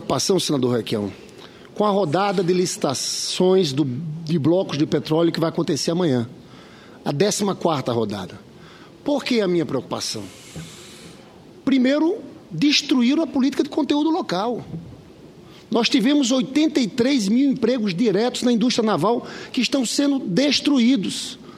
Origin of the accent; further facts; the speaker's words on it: Rio de Janeiro, Brazil; Eu sou do Rio de Janeiro, a indústria naval faliu.